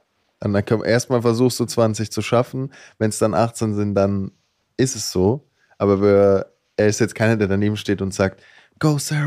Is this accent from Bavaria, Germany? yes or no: yes; Bavaria, Germany; ich bin in Bayern aufgewachsen